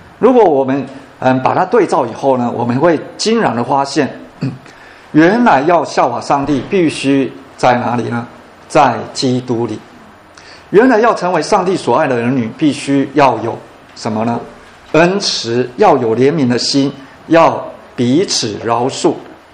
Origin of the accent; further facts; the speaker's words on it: China; 虽然日本人我们中国人有那些历史背景，我们恨日本人哈，因为日本侵略中国